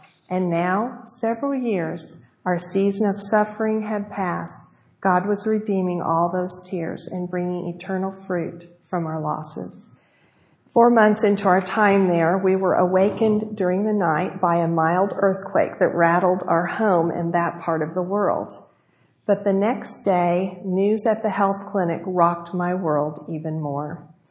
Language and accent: English; United States; And being American, I wanted to be generous and fill the cup to the top.